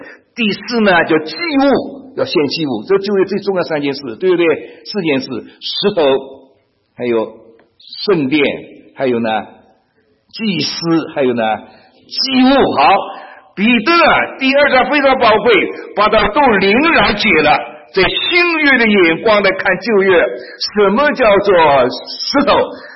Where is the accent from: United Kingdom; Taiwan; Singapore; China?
China; 我们中国人永远脱不开皇帝思想了啊！